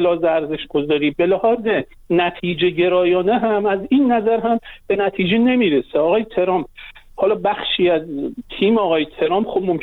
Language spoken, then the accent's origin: Persian; Iran; من بنده به عنوان یک ایرانی